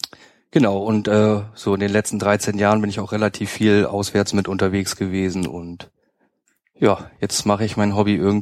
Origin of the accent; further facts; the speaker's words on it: Hamburg area, Germany; Ich komme ursprünglich aus dem Hamburger Speckgürtel